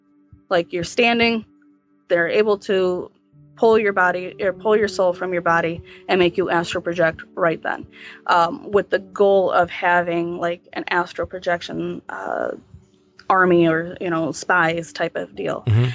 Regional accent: United States; to me, because I'm Native American, that, yeah, I am. I'm on Indian soil.

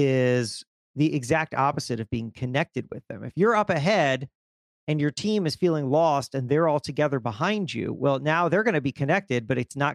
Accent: Florida, United States; Now, I have been a long time since childhood, because I grew up in South Florida, fan of the Miami Heat

